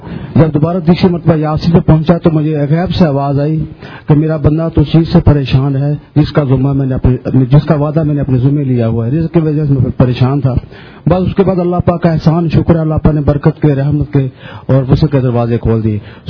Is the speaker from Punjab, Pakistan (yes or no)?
yes; Khanewal, Punjab, Pakistan; میں خانوال سے آیا ہوں.